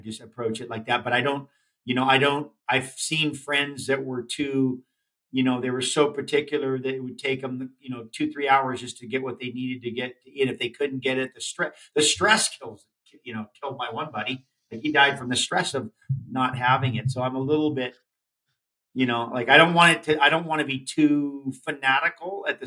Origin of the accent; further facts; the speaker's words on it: Hawaii, United States; I mean, I grew up in Hawaii, like I said, in a village.